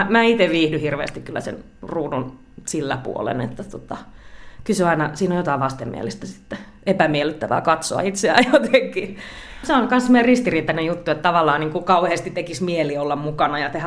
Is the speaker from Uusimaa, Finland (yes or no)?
yes; Espoo, Uusimaa, Finland; now in Riihimäki, Finland; että mä oon itse Espoosta, pakko se on nyt myöntää, että kai sitä riihimäkeläisiä nykyään ollaan.